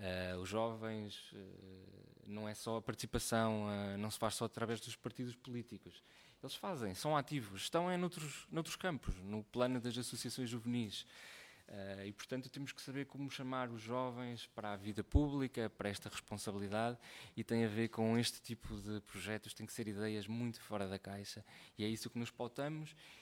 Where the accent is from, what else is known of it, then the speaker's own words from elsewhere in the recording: Mirandela, Bragança, Portugal; Eu sou de Mirandela